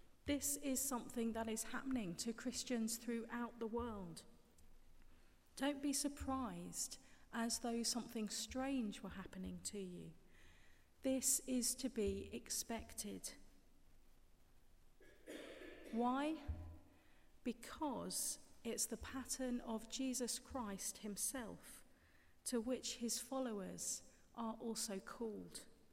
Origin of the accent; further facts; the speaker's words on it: England, United Kingdom; Without even speaking, I was quite obvious as a stranger, and as soon as I spoke, I was obviously identified as English.